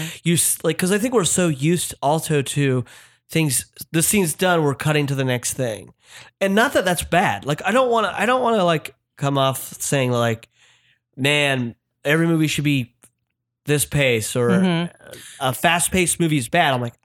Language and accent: English; Utah, United States; Yeah, I grew up Mormon in Utah, born and raised.